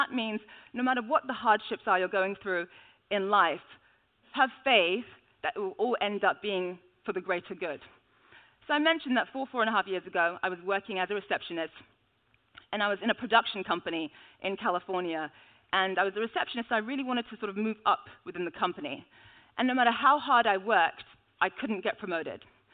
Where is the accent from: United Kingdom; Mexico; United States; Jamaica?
United Kingdom; London; I was born and raised here in London. My family and I were originally from Nigeria.